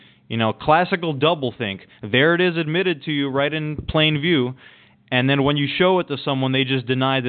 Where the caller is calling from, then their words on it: Jersey City, New Jersey, United States; I'm calling from New Jersey, the great city of Jersey City.